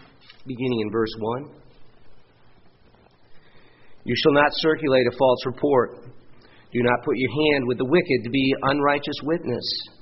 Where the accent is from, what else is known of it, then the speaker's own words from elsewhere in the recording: New England, United States; I knew in Massachusetts, and this is the way I was brought up in New England, you don't let dogs chase deer.